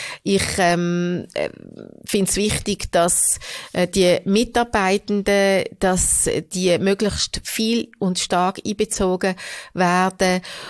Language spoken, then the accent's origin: German; Hofstetten, Solothurn, Switzerland; Ich bin in Hofstetten aufgewachsen